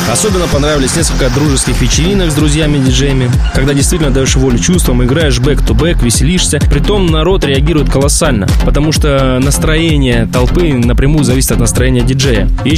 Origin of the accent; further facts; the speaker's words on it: Essentuki, Stavropol Krai, Russia; Я из Ессентуков. Это в Ставропольском крае, рядом с Пятигорском. Наш город известен минеральной водой Ессентуки, и у нас чудесный край.